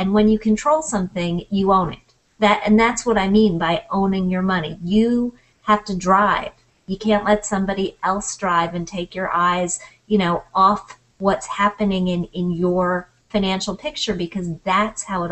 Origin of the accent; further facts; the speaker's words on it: Midwest, United States; I'm from the Midwest.